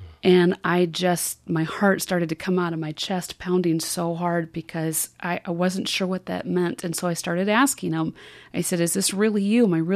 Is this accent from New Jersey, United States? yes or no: no; South Dakota, United States; I have a friend who co-owns a recording studio in my hometown in South Dakota.